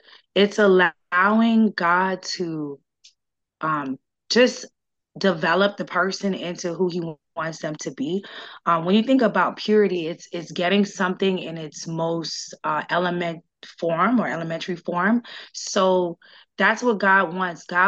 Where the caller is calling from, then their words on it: Miami, Florida, United States; I am joining you from Miami, Florida, and I have been married for over 4 years.